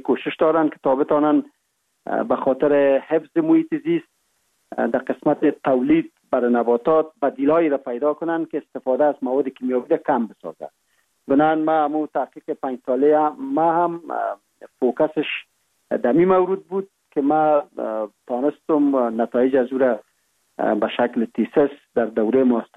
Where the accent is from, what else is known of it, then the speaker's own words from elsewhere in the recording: Kapisa, Afghanistan; born there; ما متولد سال 1347 ولسوالی سی اول کوهستان ولایت کاپیسا می باشیم و در یک فامیل روشن فکر دیده به جهان گشودیم